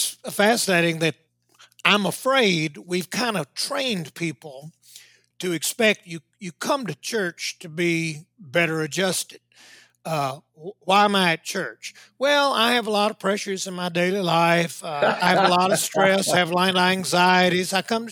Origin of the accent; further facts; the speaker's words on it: South Carolina, United States; growing up in South Carolina, it was the Black church